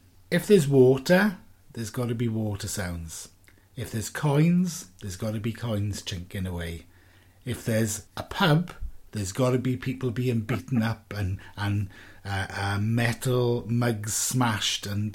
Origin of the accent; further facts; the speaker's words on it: Wales, United Kingdom; I'm being Welsh.